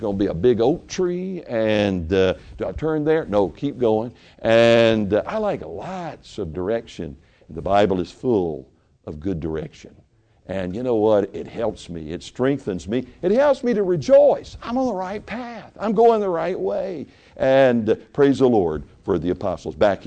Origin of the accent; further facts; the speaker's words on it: the South, United States; I grew up in the South.